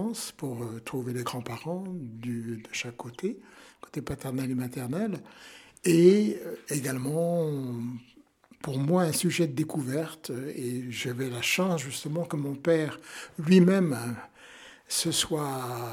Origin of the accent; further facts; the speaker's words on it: Belfort, Bourgogne-Franche-Comté, France; born there; Je suis né à Belfort, mais un peu par hasard, parce que mon père était ingénieur à l'Alstom, qui était à ce moment-là situé à Belfort. Mais je suis de parents bretons, père de Brest et mère de Nantes.